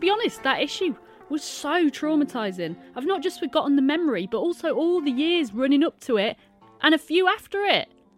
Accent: Louth, East Midlands, United Kingdom; we're back in my hometown of Louth, Lincolnshire.

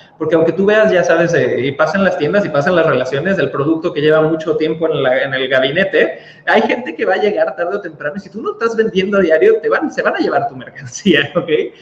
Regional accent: Cancún, Quintana Roo, Mexico; born there; yo soy nacido en Cancún, México. Mi padre es chileno, mamá mexicana.

